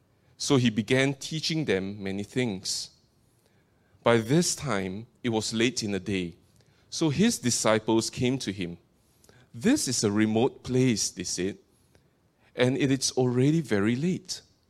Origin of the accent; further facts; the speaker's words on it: Singapore; now in Perth, Australia; You probably could tell from my accent by now, I was originally from Singapore. My family and I, we relocated to Perth about 4 years back.